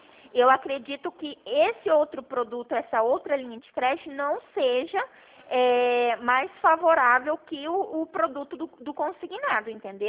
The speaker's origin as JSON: {"language": "Portuguese", "town": "Maringá", "region": "Paraná", "country": "Brazil", "said": "eu sou de Maringá"}